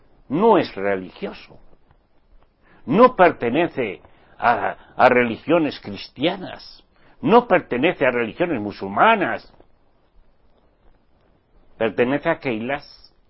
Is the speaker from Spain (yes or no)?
yes; Spain; en mi país, España.